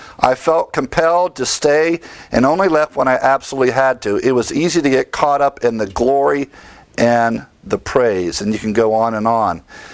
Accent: Ohio Valley, United States; I grew up in that in Ohio Valley. Kentucky is just further south.

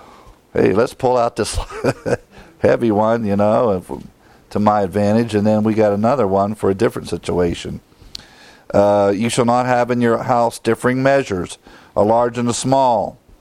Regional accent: Ohio, United States; Now, growing up in Ohio, you should know, we all know what a bushel is.

